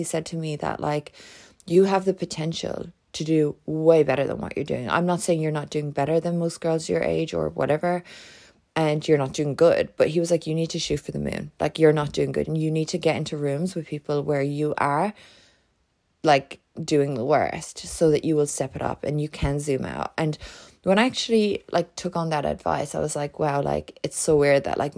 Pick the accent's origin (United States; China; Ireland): Ireland; now in Australia; I'd also lived over this side of the world, you know, because I come from Ireland